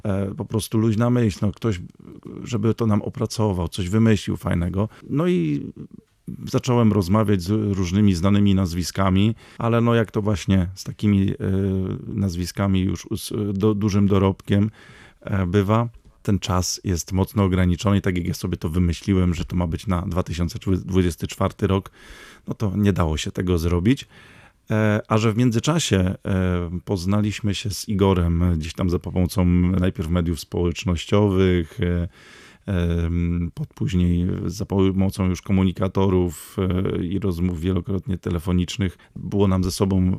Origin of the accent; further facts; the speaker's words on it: Żnin, Kuyavian-Pomeranian Voivodeship, Poland; ja jestem ze Żnina, więc no to ten związek z miastem.